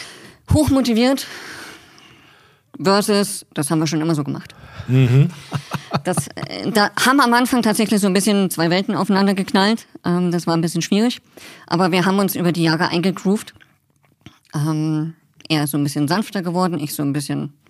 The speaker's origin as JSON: {"language": "German", "town": "Munich", "region": "Bavaria", "country": "Germany", "tie": "born or raised there", "said": "Ich komme aus Kirchheim bei München. Aufgewachsen, also geboren, aufgewachsen, München."}